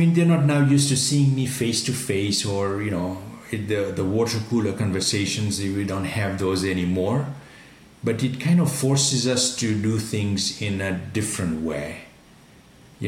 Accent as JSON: {"language": "English", "country": "Kenya", "tie": "born or raised there", "said": "I was born and raised in Africa, in Kenya. I'm an Indian ancestry, but born and raised in Kenya."}